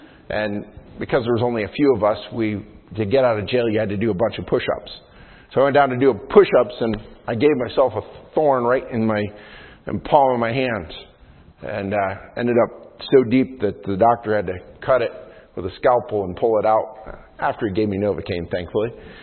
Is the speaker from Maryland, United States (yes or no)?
no; New York, United States; Now, some countries, or even my home state of New York, you can't do that.